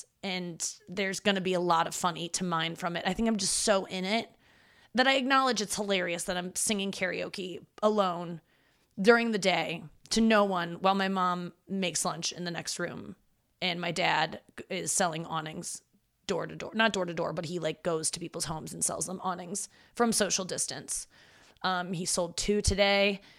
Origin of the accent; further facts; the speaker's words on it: St. Louis, Missouri, United States; I'm obviously from St. Louis